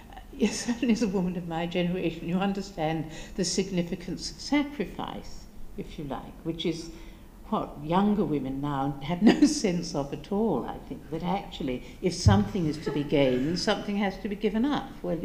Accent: England, United Kingdom; I'm English. That's right. Proud of it.

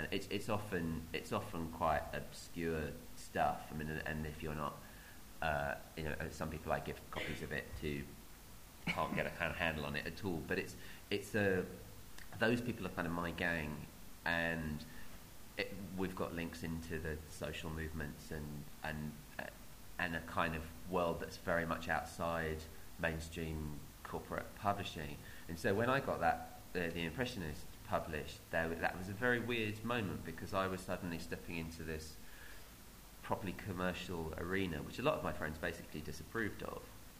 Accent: East of England, United Kingdom; I grew up in Essex in the 1980s

